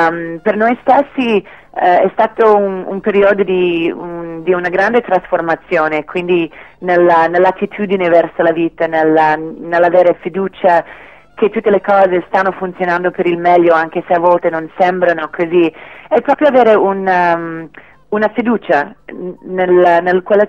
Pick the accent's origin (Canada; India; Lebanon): Canada; now in Italy; quando torno io in Canada, nel mio paese, mi sento un filo straniera.